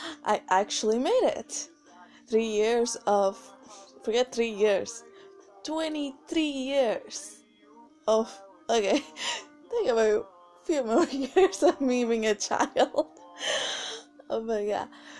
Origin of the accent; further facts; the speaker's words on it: India; English is a second language; I'm Indian, and I talk about 3 to 4 languages. I mean, I used to talk French when I was at school